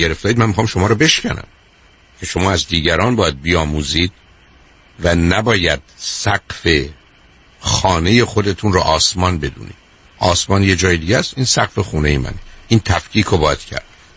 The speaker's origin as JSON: {"language": "Persian", "country": "Iran", "said": "من ایرانیم فارسی رو بلدم ولی ژاپنی و روسی بلد نیستم."}